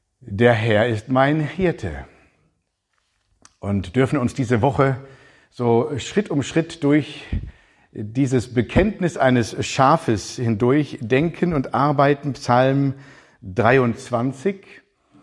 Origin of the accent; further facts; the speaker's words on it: Germany; Und so komme ich als Deutscher dahin und sage, ich möchte mich mal so als der deutsche Pastor vorstellen. Der Pastor aus Deutschland